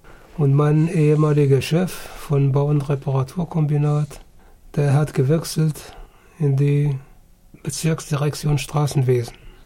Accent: Germany; ich komme aus der DDR und ich brauchen sie nicht zu bezahlen

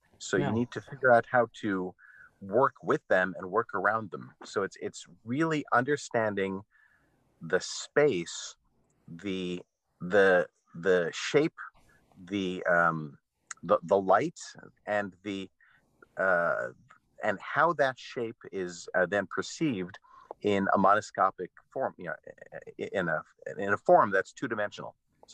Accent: Ann Arbor, Michigan, United States; Firstly, I grew up in Ann Arbor, Michigan, so I thought I'm going to go to New York and go to Broadway and be a singer

